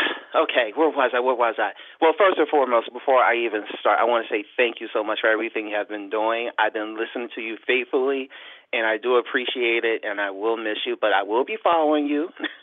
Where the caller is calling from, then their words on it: Chester, Pennsylvania, United States; I'm calling from the city of Chester.